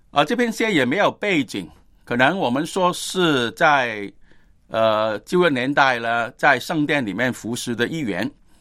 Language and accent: Chinese; China; 我们中国人呢，有时候就落在这种的状况里面